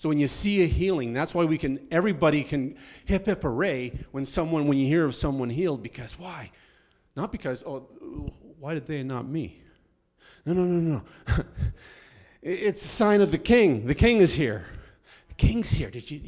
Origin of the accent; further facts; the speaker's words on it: Canada; We don't get it. Why? We're Canadian. We don't get that. We're peacemakers, right?